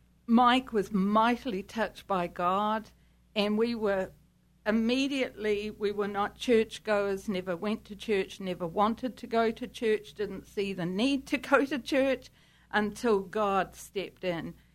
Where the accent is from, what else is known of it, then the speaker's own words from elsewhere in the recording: New Zealand; We're from New Zealand, but he had relocated.